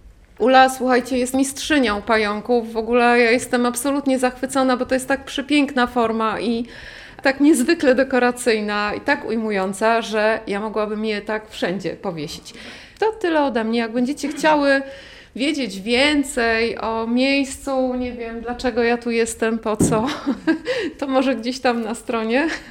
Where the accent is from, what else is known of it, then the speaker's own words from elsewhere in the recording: Warsaw, Masovian Voivodeship, Poland; Pochodzę z Warszawy. Urodziłam się, wychowałam, skończyłam tam wszystkie szkoły. Tam był cały mój świat, wszyscy znajomi, przyjaciele, rodzina.